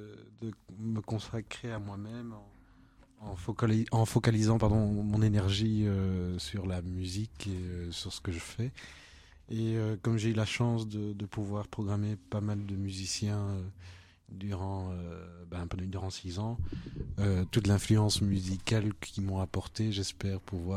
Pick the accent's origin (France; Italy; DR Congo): DR Congo; born there; moi en fait je suis né au Congo, voilà. Par ma maman qui est congolaise et papa qui est belge